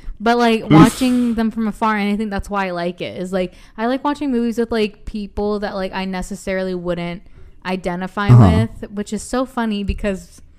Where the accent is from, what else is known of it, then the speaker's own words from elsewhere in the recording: United States; because I'm American, the British humor sometimes just goes over my head